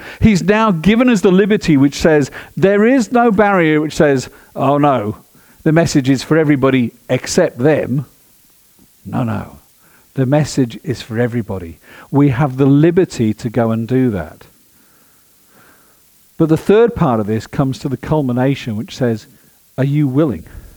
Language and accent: English; United Kingdom; I sit with stress looking at Brexit and what's going on with my home country.